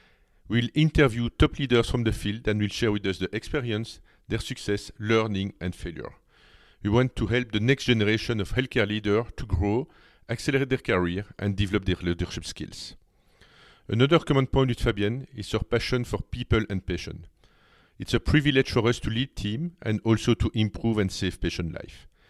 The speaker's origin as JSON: {"language": "English", "country": "Belgium", "lives_now": "Switzerland", "said": "I'm originally from Belgium, and I'm currently living in lovely Switzerland with my partner and our two daughters."}